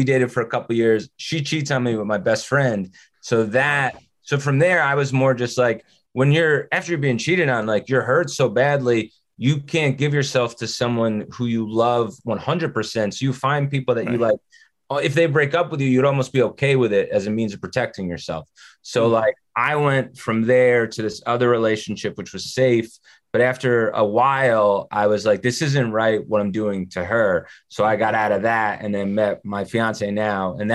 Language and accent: English; New Jersey, United States; I grew up in North Jersey